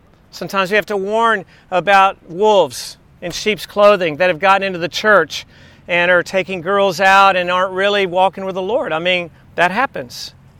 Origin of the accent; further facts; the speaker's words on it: Midland, Texas, United States; just because I was from Texas, just because my dad is a quail hunter, and I was born in Midland, and my dad is an oil man